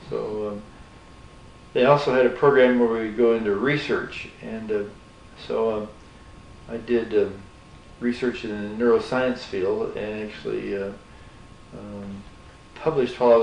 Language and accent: English; Rochester, New York, United States; also born or lived in Speedway, Indianapolis, Indiana; And we moved from Speedway, Indianapolis, to Rochester, New York. I had started Cub Scouts in Indiana. When we moved to Rochester, New York, I went to high school at Brighton High School in Rochester, New York